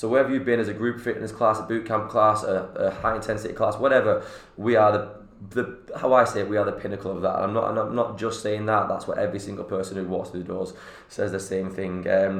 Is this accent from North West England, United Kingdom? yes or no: yes; Bolton, North West England, United Kingdom; because I come from Bolton to Manchester.